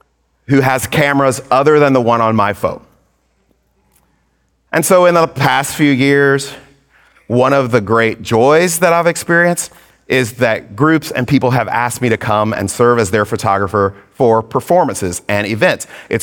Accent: Georgia, United States; But I was raised in Georgia. And my mom lives 17 miles from Athens, Georgia.

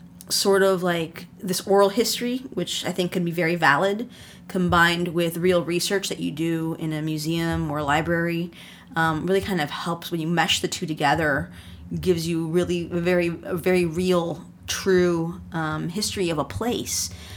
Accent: Chicago, Illinois, United States; And so doing a lot of work and research and just being there, really, from growing up in Chicago, that kind of all shaped it all.

